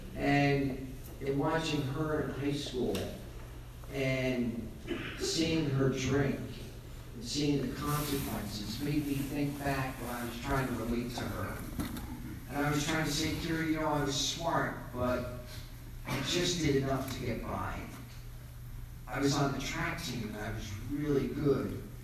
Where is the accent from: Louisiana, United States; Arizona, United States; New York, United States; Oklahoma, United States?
New York, United States; Staten Island; I'm Irish Catholic from Staten Island